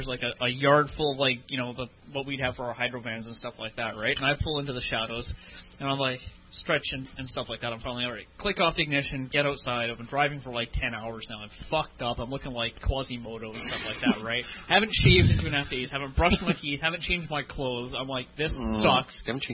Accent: Canada; I'm from Canada.

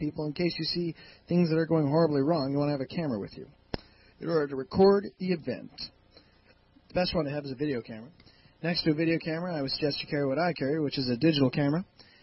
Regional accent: Ireland; if anybody doesn't know, well, being … the fucking man, you've got to know that, well, I'm Irish.

